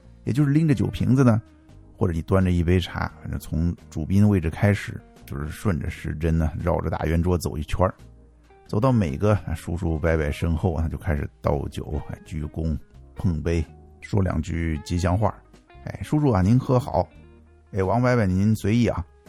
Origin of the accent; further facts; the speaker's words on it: Henan, China; 我是在河南长大的，如果听众朋友里边有河南老乡啊，或者说曾经跟河南人打过交道，你们也大概听过那边的酒文化，那可不是一般的凶猛。